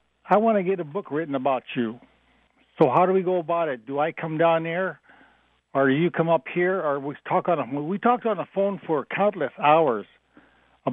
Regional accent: Montana, United States; I was born and raised on the Flathead Reservation in Montana.

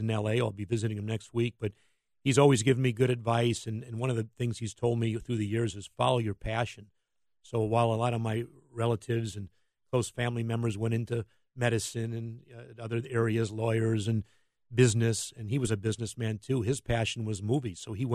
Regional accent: Chicago, Illinois, United States; And I grew up in Chicago, and I used to go. My dad used to take me to the Bulls games.

